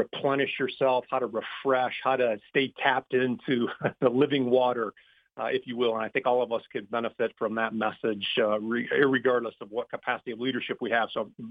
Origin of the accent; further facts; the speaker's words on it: Michigan, United States; Yeah, I've been in Michigan, believe it or not, my whole life since I survived the 60s. I was born in July of 1969